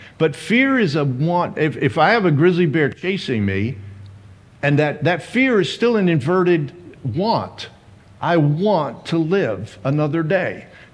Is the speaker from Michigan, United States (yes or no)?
yes; Saginaw, Michigan, United States; born there; I was born in Saginaw, Michigan.